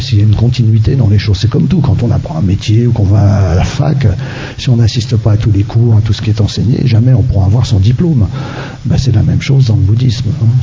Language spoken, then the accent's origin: French; France; Moi-même je suis occidental, je suis français, je ne suis pas tibétain, donc et je suis moine et enseignant et je vis au monastère de Kundrling en Auvergne